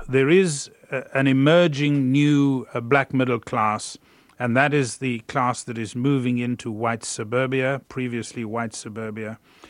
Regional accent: South Africa; I can stand up and proclaim with pride that I am a South African.

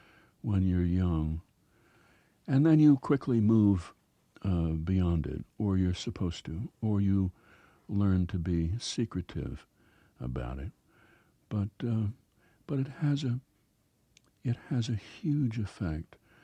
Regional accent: Minnesota, United States; Perhaps because I'm from Minnesota and grew up in a small town, this Philadelphia sophisticate believes that I'm not capable of having had these feelings.

